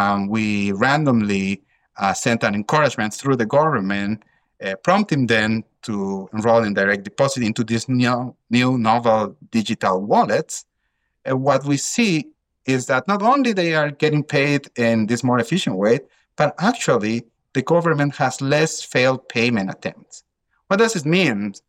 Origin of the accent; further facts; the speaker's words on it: Bolivia; I'm from Bolivia. Informality there is like 80% of the workforce.